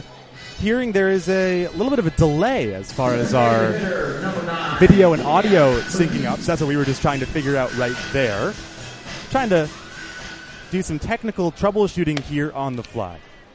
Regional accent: Northeast, United States; We've heard it growing up in the Northeast. I heard it plenty of times.

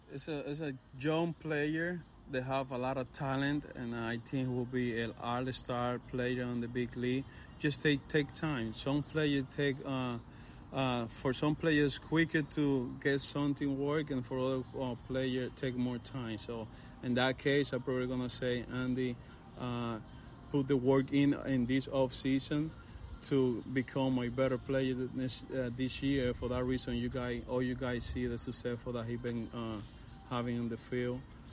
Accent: Dominican Republic; now in United States; Well, I'm from Dominican Republic in a really small town, and my first year in the United States was 2012

